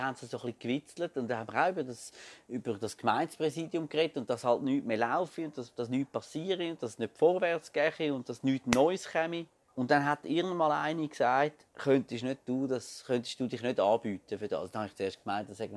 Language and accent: German; Glarus, Switzerland; Ich bin ja ursprünglich Glarner